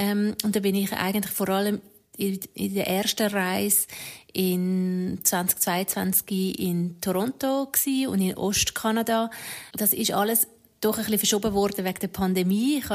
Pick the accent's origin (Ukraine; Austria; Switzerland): Switzerland; ich als Tibeterin in der zweiten Generation, die da geboren und aufgewachsen ist in der Schweiz